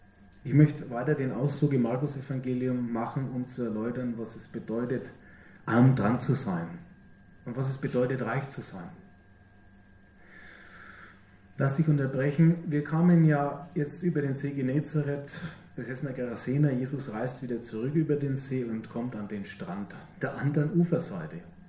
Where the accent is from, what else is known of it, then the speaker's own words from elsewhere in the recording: Germany; Wir doch vor allem als Deutsche, als Schwaben und Franken, wir wissen doch, wie man sowas macht.